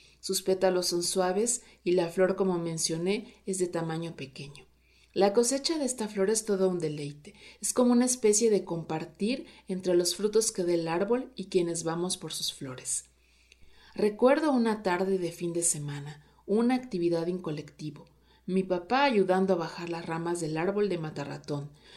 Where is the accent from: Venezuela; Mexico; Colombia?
Mexico; Tuxtla Gutiérrez, Chiapas; Para quienes somos originarios de Tuxtla Gutiérrez, quizás sí es común.